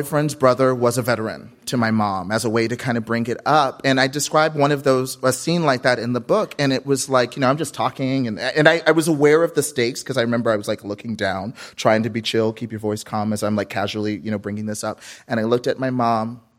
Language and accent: English; Lewisville, Texas, United States; I grew up in Lewisville High School. It's a suburb, middle-class suburb, just north of Dallas, about 20 minutes north of Dallas up Highway I-35. We are Lewisville, Texas